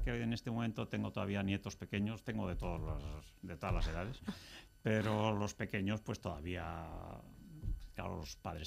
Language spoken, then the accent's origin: Spanish; Madrid, Community of Madrid, Spain; yo soy español de Madrid.